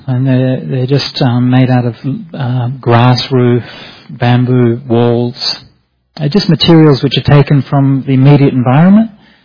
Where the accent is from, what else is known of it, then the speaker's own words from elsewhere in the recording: Perth, Western Australia, Australia; I was born in Perth. I grew up in a reasonably well-off middle-class family in Perth.